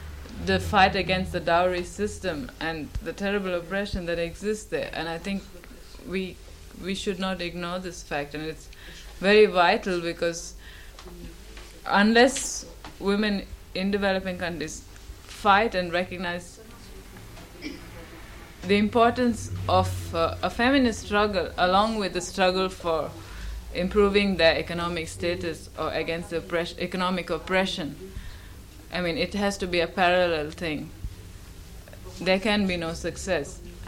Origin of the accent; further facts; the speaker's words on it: India; I come from India, so I can say